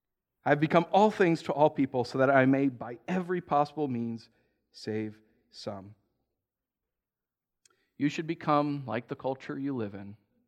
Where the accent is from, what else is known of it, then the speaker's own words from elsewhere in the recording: New York, United States; I grew up in New York. College football was nothing.